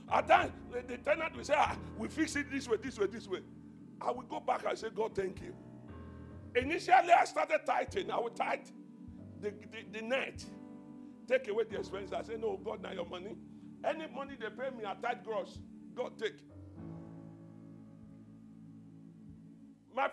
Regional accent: Malaysia; We are both from Malaysia.

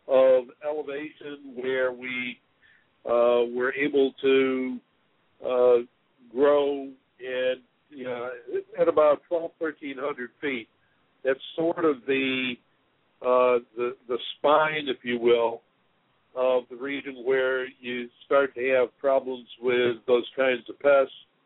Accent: New York, United States; I grew up in the Finger Lakes area of upstate New York

